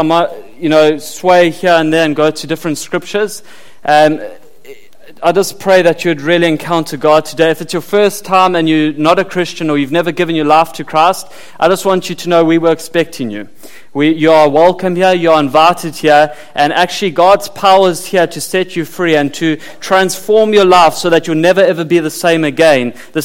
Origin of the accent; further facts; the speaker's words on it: South Africa; I'm South African, in case you're wondering.